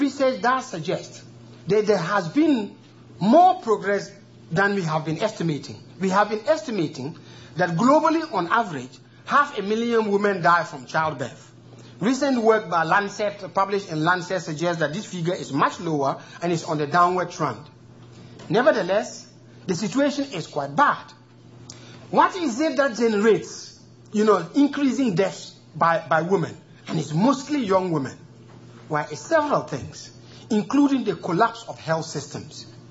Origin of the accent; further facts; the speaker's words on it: Kenya; I'm coming from Kenya